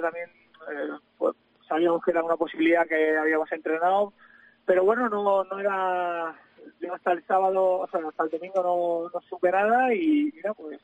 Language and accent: Spanish; Cartagena, Region of Murcia, Spain